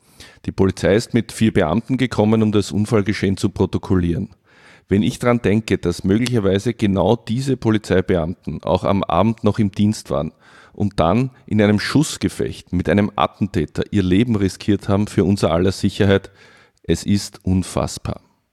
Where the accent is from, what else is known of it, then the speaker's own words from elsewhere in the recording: Vienna, Austria; alles, was man über meine Heimatstadt Wien wissen muss.